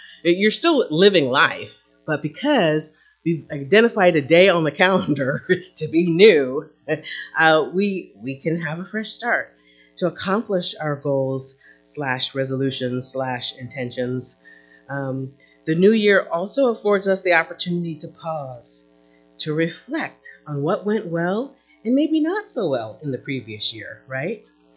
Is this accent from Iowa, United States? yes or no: no; New Jersey, United States; It's a series that I'm borrowing from my home state, New Jersey. Go Garden State.